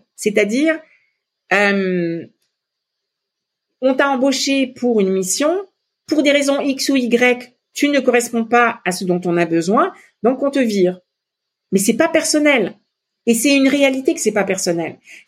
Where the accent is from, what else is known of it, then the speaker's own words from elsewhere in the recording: Lebanon; now in Canada; moi je viens du Liban et la feuille de vigne c'est fourrée au riz, c'est hyper important pour moi